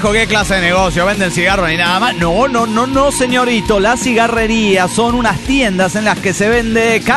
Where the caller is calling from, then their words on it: Mexico City, Mexico; del DF mexicano